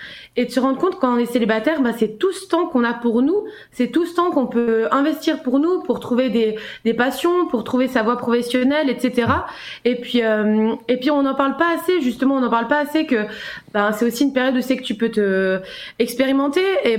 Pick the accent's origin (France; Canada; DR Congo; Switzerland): Switzerland; j'ai 27 ans et je viens de Suisse.